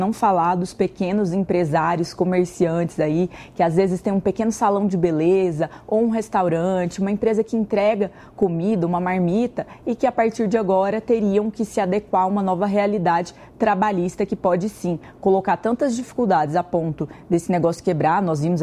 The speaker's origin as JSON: {"language": "Portuguese", "country": "Brazil", "said": "nós estamos em índices de crescimento muito aquém do que nós brasileiros sonhamos, desejamos e gostaríamos que acontecesse"}